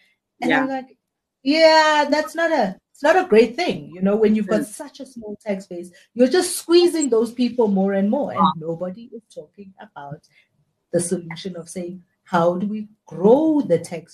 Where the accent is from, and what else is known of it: South Africa